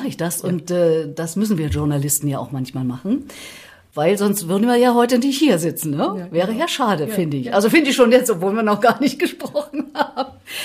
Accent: Erfurt, Thuringia, Germany; Ich komme aus Erfurt.

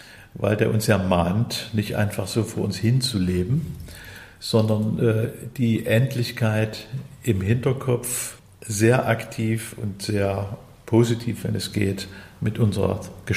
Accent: Saxony, Germany; born there; neige ich als geborener Sachse zum Optimismus

